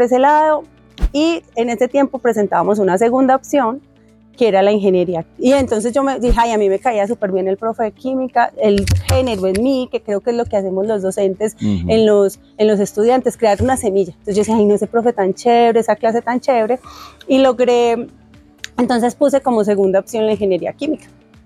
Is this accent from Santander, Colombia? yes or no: no; Río Negro, Antioquia, Colombia; yo soy de Río Negro, nací en el municipio de Río Negro, Antioquia, y estudié en un colegio técnico industrial